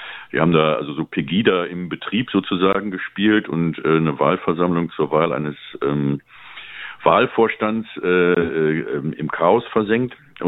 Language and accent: German; Cologne, North Rhine-Westphalia, Germany; Wir kommen aus Köln.